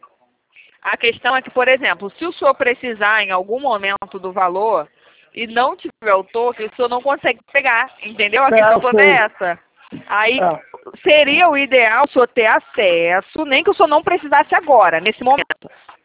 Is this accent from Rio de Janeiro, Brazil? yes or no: yes; São Gonçalo, Rio de Janeiro, Brazil; Não sou daqui do Rio, não. Eu sou de São Gonçalo. Faço uma viagem todo dia. É 2 horas vindo, 2 horas indo embora.